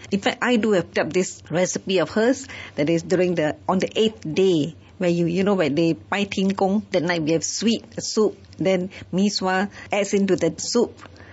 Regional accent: Penang, Malaysia; Because I come from Penang, so I love, spicy food.

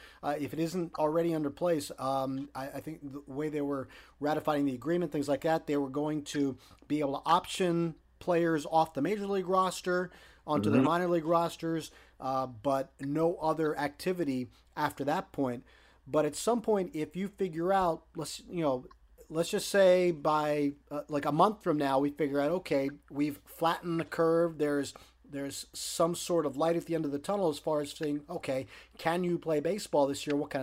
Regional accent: Pennsylvania, United States; You know, I grew up in Pennsylvania as a Phillies fan.

